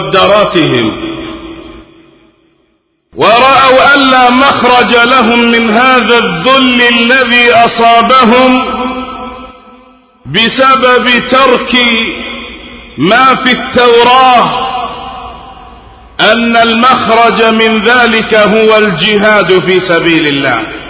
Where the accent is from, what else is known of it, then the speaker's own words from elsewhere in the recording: Yemen; بعض أجزاء بلادنا اليمن